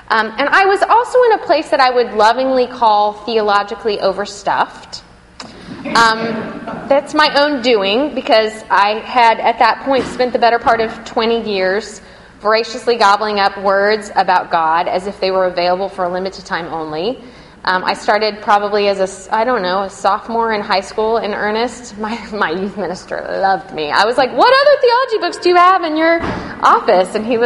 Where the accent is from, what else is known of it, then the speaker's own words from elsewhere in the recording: Texas, United States; I know because I'm from West Texas.